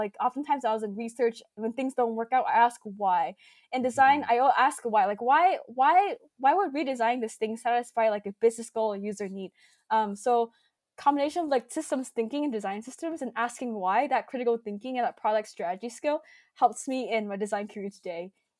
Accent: California, United States; And also growing up in the Bay Area, like a lot of kids, and especially like growing up with an immigrant family

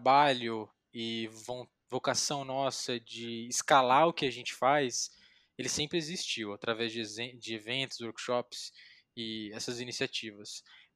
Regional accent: Osasco, São Paulo, Brazil; Eu sou natural de Osasco, e Osasco mesmo, não sou paulista paulistano, é paulista osasquense. Então eu sou daquela região e nasci ali perto do Parque Continental.

